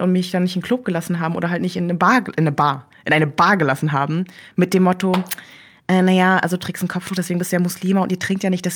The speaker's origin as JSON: {"language": "German", "region": "Berlin", "country": "Germany", "tie": "born or raised there"}